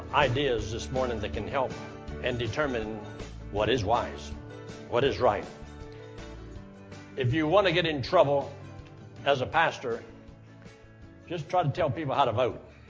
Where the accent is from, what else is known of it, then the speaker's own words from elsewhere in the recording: United States; born there; And I was born in America, and my first birth is a physical birth.